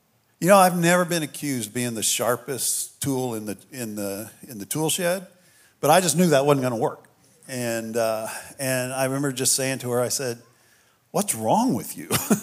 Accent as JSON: {"language": "English", "town": "Kansas City", "region": "Missouri", "country": "United States", "said": "My pastor, I'm from Kansas City. Christy's from Atlanta. Now, when I say Kansas City, I know what you're thinking."}